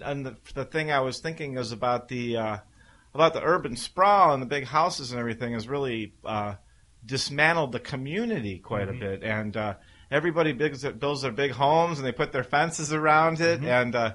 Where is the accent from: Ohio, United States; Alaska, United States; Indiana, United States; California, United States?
Ohio, United States; the trend actually when I grew up in Ohio was all the houses were pretty darn small.